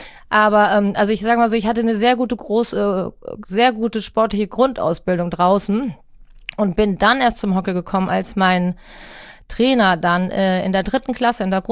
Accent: Rüsselsheim, Hesse, Germany; ich bin in Rüsselsheim groß geworden, das allerdings zu diesem Zeitpunkt auch eine Hockey-Hochburg war

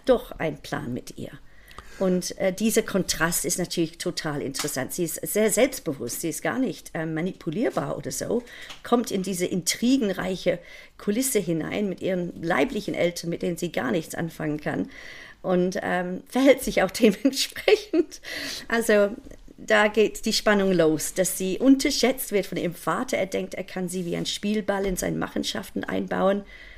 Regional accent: Leicester, East Midlands, United Kingdom; German is a second language; Ich komme aus Mittelengland, aus Leicester, aber ich liebe Cornwall.

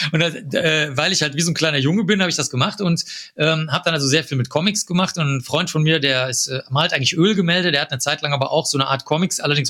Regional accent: North Rhine-Westphalia, Germany; oder sogar als Schüler habe ich den schon gehabt. Da konnte man bei uns in Nordrhein-Westfalen, ist das alles sehr niederschwellig

